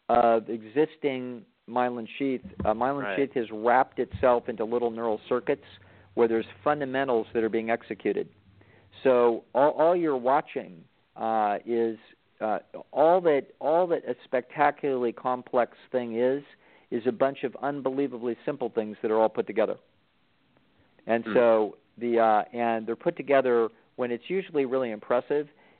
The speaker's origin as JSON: {"language": "English", "town": "Sacramento", "region": "California", "country": "United States", "said": "because I'm from Sacramento area, and so I've got a soft spot in my heart for the Sacramento Kings."}